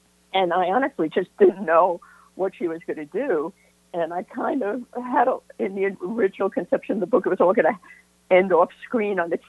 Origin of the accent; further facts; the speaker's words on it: New York, United States; I think it does go back to growing up in the Catskills, because things were just all larger than life, and the craziest stuff went on.